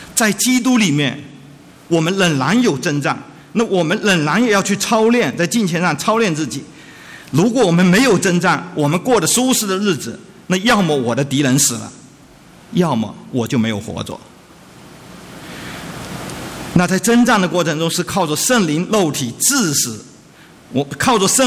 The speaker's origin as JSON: {"language": "Chinese", "country": "China", "lives_now": "United States", "said": "那我们从大陆来的人自表谦卑的话"}